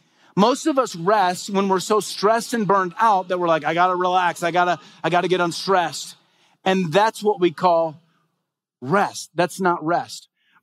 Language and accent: English; United States; And as an American, it will drive you absolutely crazy, right?